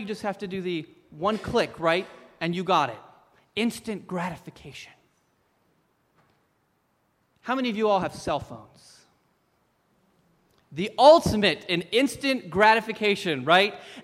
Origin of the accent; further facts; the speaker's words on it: Papua New Guinea; growing up in Papua New Guinea, things would take 4 to 6 months to get there.